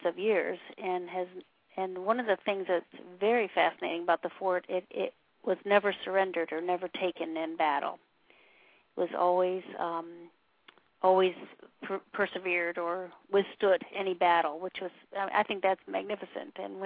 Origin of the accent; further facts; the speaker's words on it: Florida, United States; You know, we're from the South Florida, and so to hear it seems so much cooler.